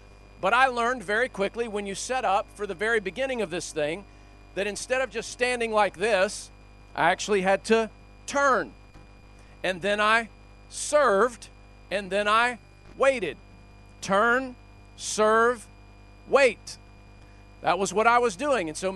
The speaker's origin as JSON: {"language": "English", "region": "Georgia", "country": "United States", "tie": "born or raised there", "said": "because I grew up in Georgia"}